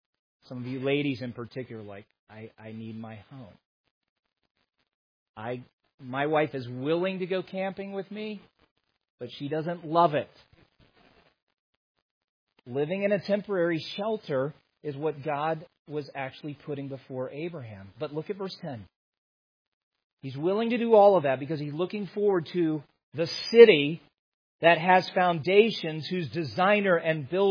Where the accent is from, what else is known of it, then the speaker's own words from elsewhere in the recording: the South, United States; born there; now in Utah, United States; I mean, I was born in the South and my wife was born in the Midwest